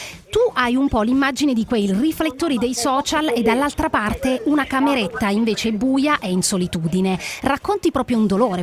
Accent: Sicily, Italy; io sono siciliana

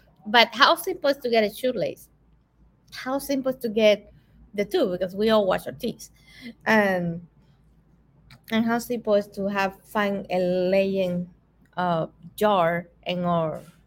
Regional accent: Cuba; Well, I remember, you know, I grew up in Cuba.

